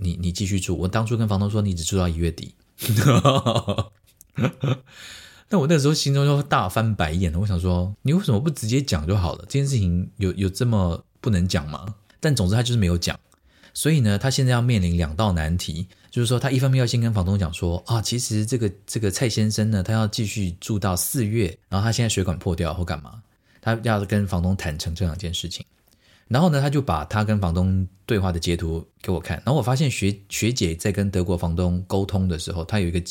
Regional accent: Taiwan; 我说我是从台湾来的

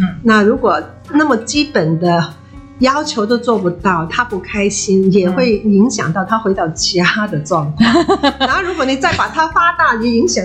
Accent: Hong Kong; now in Taiwan; 我是香港人，我现在在台湾居住了。

